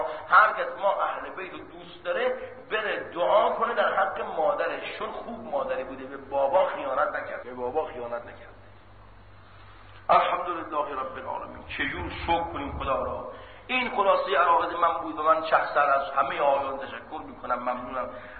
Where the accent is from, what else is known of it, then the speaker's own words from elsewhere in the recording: Mashhad, Razavi Khorasan, Iran; ولی چون ما از مشهد آمدیم و در مشهد رسممون اینه